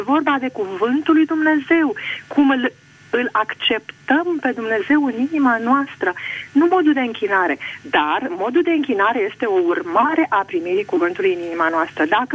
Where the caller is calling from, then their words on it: Piatra Neamț, Neamț County, Romania; din Piatra Neamț, profesoară de pictură pensionată medical.